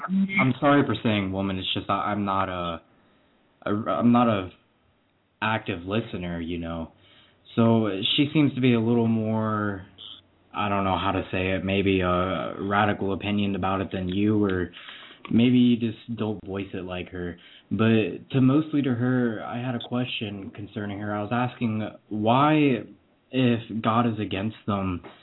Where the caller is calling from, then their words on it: Ohio, United States; I'm calling from Ohio.